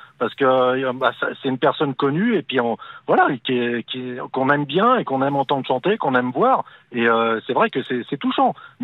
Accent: Paris, Île-de-France, France; now in Switzerland; Je suis parisien d'origine.

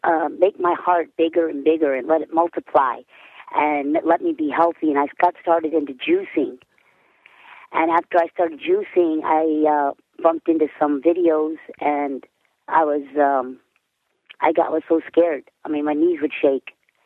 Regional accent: Texas, United States; I'm from Texas.

